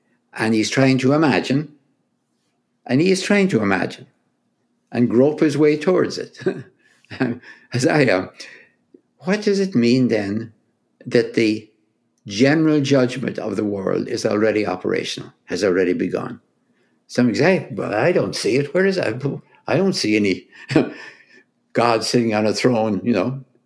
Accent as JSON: {"language": "English", "country": "Ireland", "tie": "born or raised there", "said": "I grew up in Ireland."}